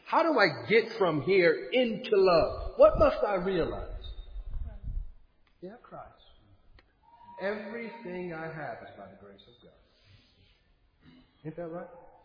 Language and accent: English; California, United States; Look where I come from. I'm from the Bay Area. I'm from Silicon Valley.